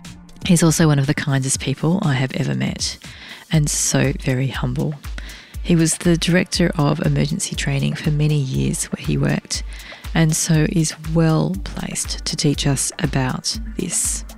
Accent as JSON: {"language": "English", "town": "Canberra", "region": "Australian Capital Territory", "country": "Australia", "said": "And this is kind of coming around full circle because I came from Canberra. I came from not a wealthy background, a co-ed school, government school."}